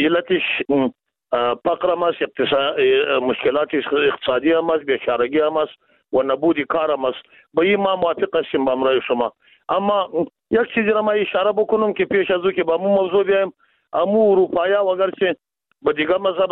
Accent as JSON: {"language": "Persian", "country": "Afghanistan", "said": "ما و شما از افغانستان هستیم، شما هم از ما افغانستان هستیم"}